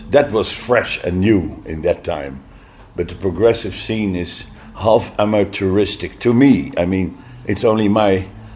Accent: Netherlands; oh, you are the band from Holland playing tomorrow? Yeah, we say, yeah.

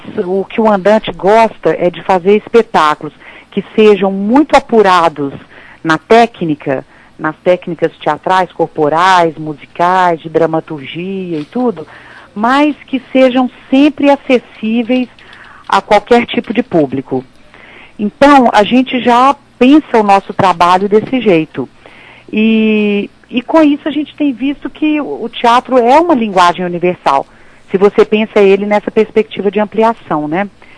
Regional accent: Minas Gerais, Brazil; as pessoas vão sentir como nós mineiros, né, que temos essa proximidade com Ouro Preto

